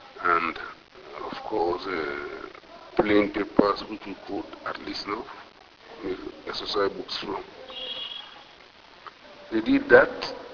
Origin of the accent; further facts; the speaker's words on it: Sierra Leone; I said, I'm from Sierra Leone.